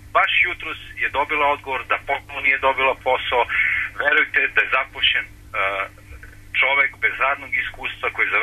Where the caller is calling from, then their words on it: Surdulica, Southern and Eastern Serbia, Serbia; Ja zovem iz Surdulice, zovem, ali ovdje je pitanje vezano za jedan još manji grad